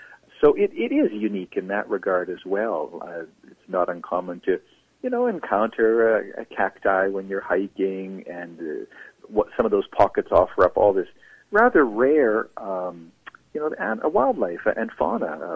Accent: Vernon, British Columbia, Canada; now in Vancouver, Canada; Yes, I grew up in Vernon, B.C., at the north end of the Okanagan Valley, and I did a couple of years of college there and part of my working life there, and I still have family there

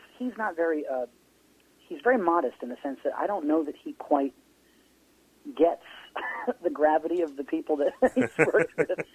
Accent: Rhode Island, United States; my folks had the opportunity to go to New York City for a weekend, since we come from Rhode Island.

